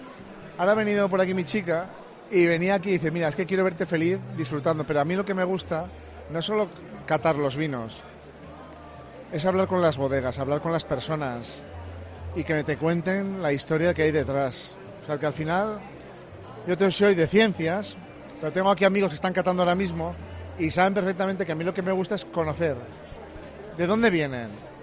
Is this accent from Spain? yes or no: yes; Aragon, Spain; tienen lo que decimos en mi tierra, en Aragón, enjundia